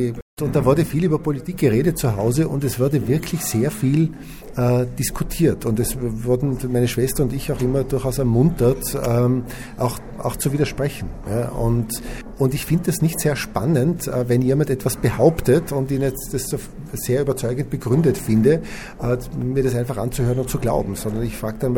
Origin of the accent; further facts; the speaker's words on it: Innsbruck, Tyrol, Austria; in Innsbruck, wo ich aufgewachsen bin und in die Handelsakademie gegangen bin